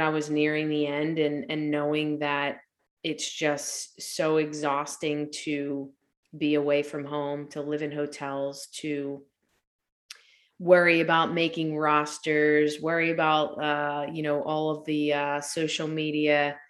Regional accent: Delran, New Jersey, United States; I have not forgotten my roots. I grew up in Delran. I trained on the local fields.

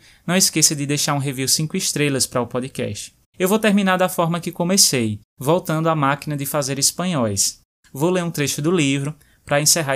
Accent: Brazil; eu falo como nós brasileiros somos realmente muito vaidosos e damos bastante importância para a aparência física

